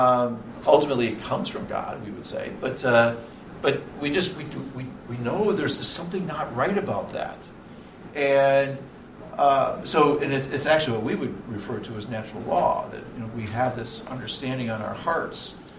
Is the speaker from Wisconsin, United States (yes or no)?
yes; Milwaukee, Wisconsin, United States; But you know, I go to Milwaukee. You know, so again, I'm from Milwaukee.